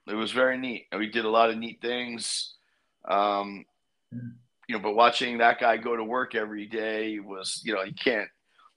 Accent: Rhode Island, United States; And then I grew up in Rhode Island, so the Tennis Hall of Fame is there.

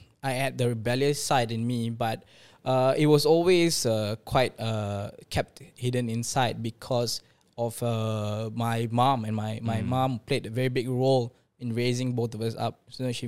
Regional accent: Petaling Jaya, Selangor, Malaysia; I think for me, I mean, just want to say that I grew up in Petaling Jaya, the PJ, but it's not the PJ that we always think about.

